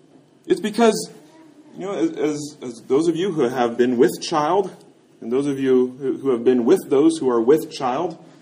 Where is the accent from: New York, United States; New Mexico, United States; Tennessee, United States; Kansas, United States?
Kansas, United States; And, you know, I grew up in Kansas, so I love thunderstorms, and I love lightning and thunder.